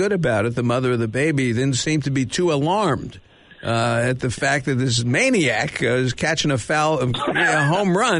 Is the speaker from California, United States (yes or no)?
no; Miami Beach, Florida, United States; Growing up in Miami Beach, you know, I used to go to the park.